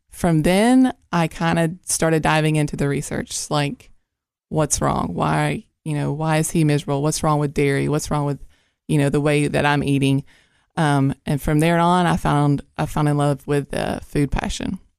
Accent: Georgia, United States; now in Cookeville, United States; I'm originally from Georgia.

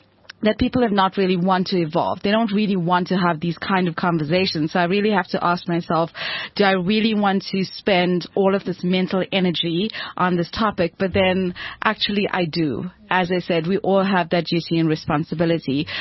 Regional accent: South Africa; but it's just so beautiful being a South African.

